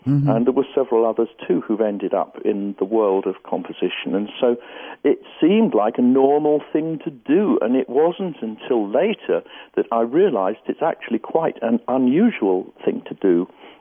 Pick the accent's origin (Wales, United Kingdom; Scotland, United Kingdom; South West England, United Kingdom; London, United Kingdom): London, United Kingdom; born there; I was born in London.